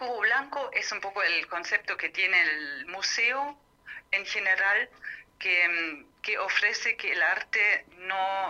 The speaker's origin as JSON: {"language": "Spanish", "country": "Germany", "also_born_or_lived": "Berlin", "moved": "yes", "lives_now": "Buenos Aires, Argentina", "said": "Yo soy alemana, pero vivo en Buenos Aires desde hace 12 años."}